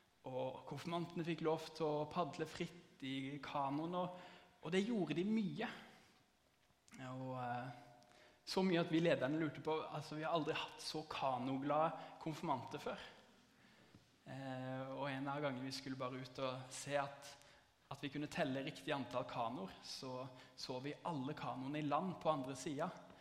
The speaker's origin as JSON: {"language": "Norwegian", "town": "Arendal", "region": "Agder", "country": "Norway", "tie": "born or raised there", "lives_now": "Lyngdal, Norway", "said": "Jeg født og oppvokst i Arendal by og i Arendal misjonskirke. Og det mange kjente fjes her, og det godt. Men de siste to årene så har jeg bodd i Lyngdal og jobbet som ungdomspastor der."}